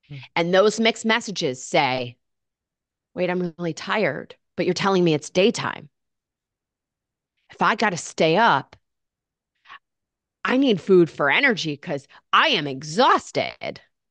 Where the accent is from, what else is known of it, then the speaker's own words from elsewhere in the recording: Michigan, United States; because I grew up in Michigan where it's just gray all winter.